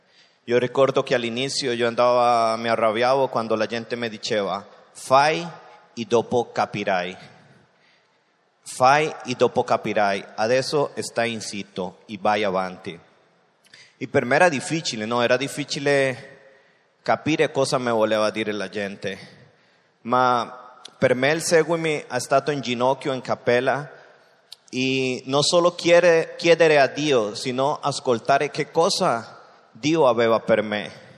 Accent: Costa Rica; Italian is a second language; sono dalla Costa Rica. Avevo tanti anni che non passavo qua a Saluzzo

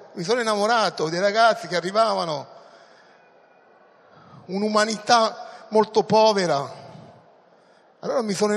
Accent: Naples, Campania, Italy; Io sono di Napoli, eravamo lì a Roma, c'era mia mamma e mia sorella.

